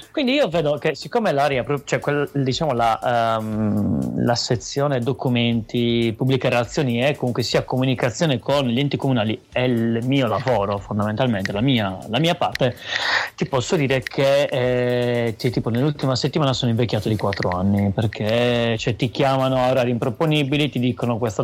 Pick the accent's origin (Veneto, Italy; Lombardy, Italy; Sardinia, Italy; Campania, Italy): Sardinia, Italy; organizzare un evento in Sardegna, cioè, quindi nella mia terra, cioè nella nostra terra, nella nostra città